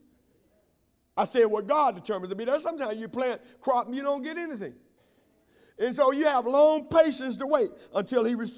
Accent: Texas, United States; I remember when I was growing up in East Texas, we would plant peas and corn

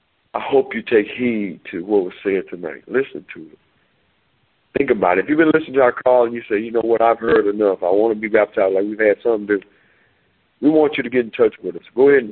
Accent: Hillfield, Texas, United States; Brother Wiggins from East Texas, my homeboy. I'm from Hillfield, he's from St. Augustine.

